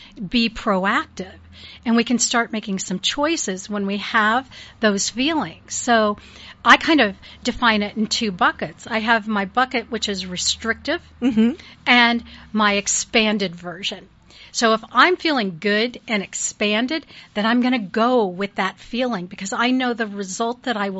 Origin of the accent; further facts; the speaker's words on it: Erie, Pennsylvania, United States; And I always, I grew up in Erie, Pennsylvania.